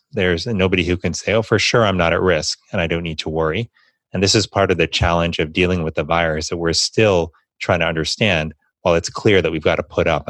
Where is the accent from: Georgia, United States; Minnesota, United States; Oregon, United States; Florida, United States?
Florida, United States; Florida, my home state, Florida was one of them up until this morning, in fact.